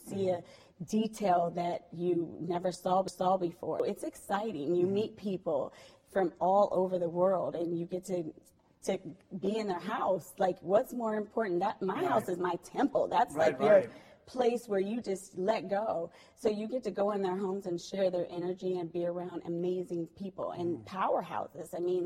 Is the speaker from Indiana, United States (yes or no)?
yes; Terre Haute, Indiana, United States; now in Miami, United States; Well, you know, I'm a little country girl. I grew up in Terre Haute, Indiana, so I'm Midwestern, actually.